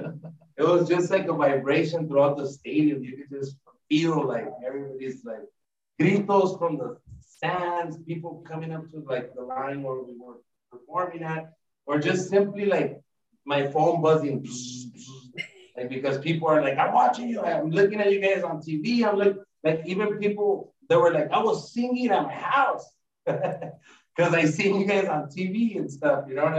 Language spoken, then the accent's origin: English; Los Angeles, California, United States; We were raised in East LA, you know what I mean? We come from the barrio, you could say.